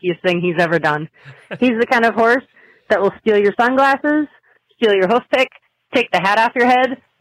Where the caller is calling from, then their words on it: Wisconsin, United States; Hi, this is … I'm calling from Wisconsin.